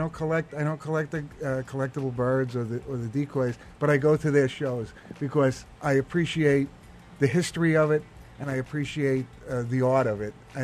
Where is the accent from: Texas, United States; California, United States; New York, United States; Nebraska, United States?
New York, United States; I'm a New Yorker, and so I'm kind of prejudiced.